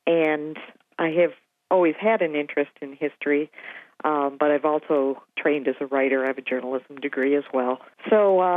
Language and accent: English; Bay City, Michigan, United States; now in Ann Arbor, United States; I am. I'm from Bay City originally, but I've lived in the Ann Arbor area for 35 years now.